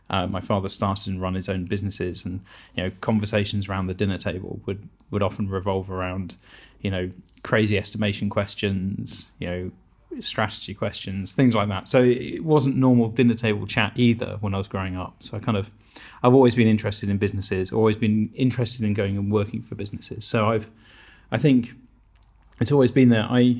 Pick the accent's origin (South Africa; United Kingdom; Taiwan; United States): United Kingdom; Cambridge, East of England; I grew up here in Cambridge, and I'd be writing to companies on the Science Park that I thought were interesting, asking for a job doing literally anything.